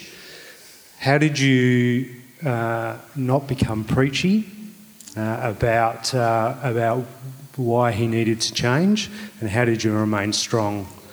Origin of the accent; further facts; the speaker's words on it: Adelaide, South Australia, Australia; I'm from Adelaide